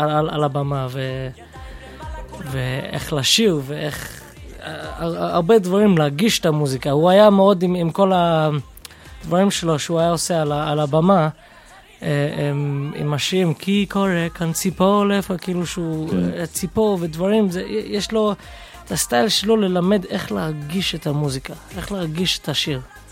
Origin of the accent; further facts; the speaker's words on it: London, United Kingdom; אני גדלתי בלונדון, שאין סרט ויז'ניץ שמה. לתקופה התפללנו בסדיגורה, אבל אני, ברוך השם, נשארתי ברסלב.